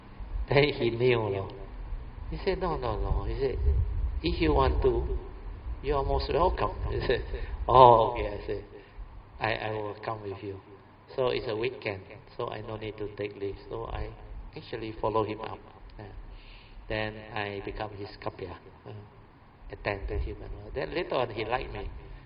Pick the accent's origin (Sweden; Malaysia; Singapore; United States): Malaysia; So some of them thought I Thai. I said, no, I'm Malaysian.